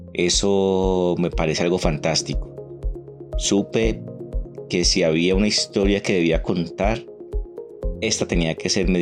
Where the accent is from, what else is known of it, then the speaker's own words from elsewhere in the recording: Cartago, Valle del Cauca, Colombia; soy colombiano, oriundo de Cartago Valle.